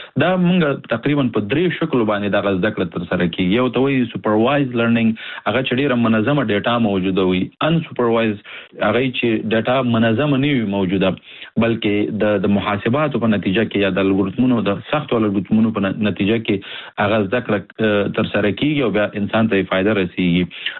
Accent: Nangarhar, Afghanistan; زه د افغانستان د ننګرهار ولایت څخه یم

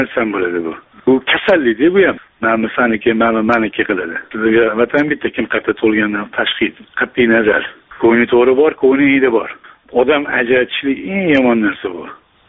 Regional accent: Tashkent, Uzbekistan; Asli toshkentlikman

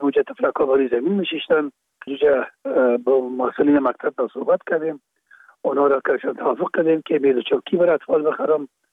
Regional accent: Kabul, Afghanistan; در کابل، شهید کابل به دنیا آمدیم. اصل ما از رکخانه کابل است و خود ما چون پدر ما باز از رکخانه به شهید انتقال شدن، موجا در شهید کابل به دنیا آمده و موجا مکتب خواندیم

